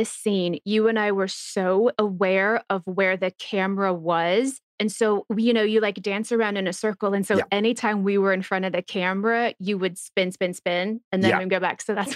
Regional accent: Texas, United States; I mean, I'm from Texas, so like, what are you going to do?

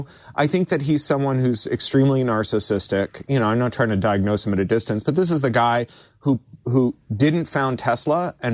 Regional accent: Ontario, Canada; I grew up in Ontario where we mine a lot of the world's uranium.

